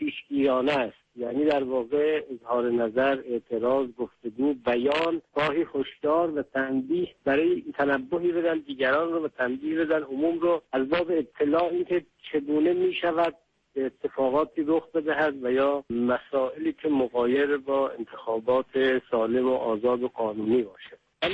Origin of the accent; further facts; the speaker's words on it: Iran; من به عنوان یک ایرانی فکر می‌کنم